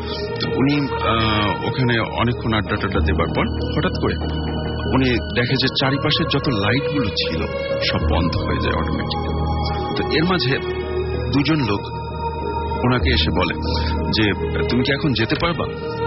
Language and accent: Bangla; Baliakandi, Dhaka Division, Bangladesh; এটা হচ্ছে আমার গ্রামের বাড়িতে, সেটা হচ্ছে রাজবাড়ি বালিয়াকান্দিতে